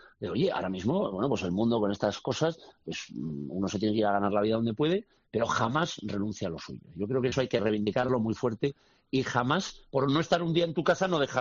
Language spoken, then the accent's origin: Spanish; Navarre, Spain; los de Navarra, somos navarros, estamos en Navarra, nuestro corazón está en Navarra, jamás hemos dejado de ser navarros, ni lo vamos a dejar de ser nunca. Y otra cosa es que somos muy nómadas.